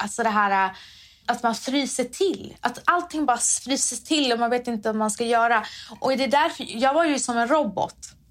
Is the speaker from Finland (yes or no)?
no; Iran; Alltså jag lärde mig aldrig som en äkta iranier att knäppa med de här nötterna.